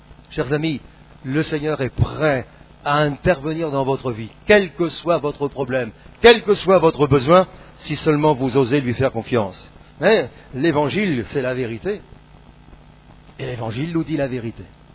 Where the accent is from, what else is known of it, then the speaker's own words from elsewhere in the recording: Rouen, Normandy, France; Alors que j'arrivais sur Rouen, parce que je suis natif de Rouen